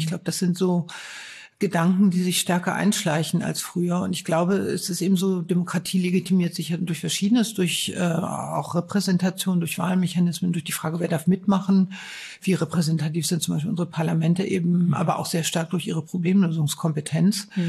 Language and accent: German; Neustadt in Holstein, Schleswig-Holstein, Germany; Also zum einen komme ich aus Neustadt in Holstein, das ist nicht weit von Lübeck